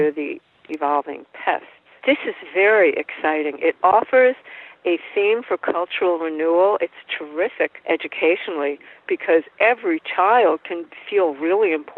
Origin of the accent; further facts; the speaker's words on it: Port Washington, New York, United States; I grew up on Long Island, as I said, in Port Washington